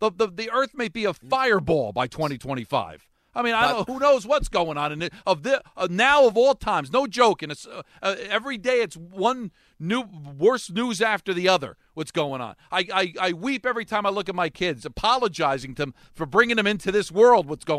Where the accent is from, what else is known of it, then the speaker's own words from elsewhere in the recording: Hawthorne, New Jersey, United States; I'm from Hawthorne, New Jersey, and I was in Hawthorne, California.